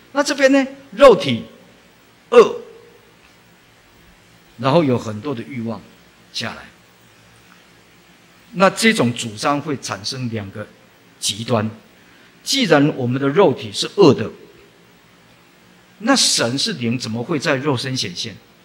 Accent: Taiwan; 现在全世界人都是说我们台湾人为了赚钱啊

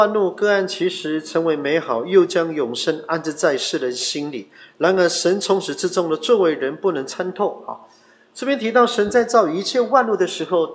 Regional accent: China; 我们中国人啊，这个造字很微妙啊。

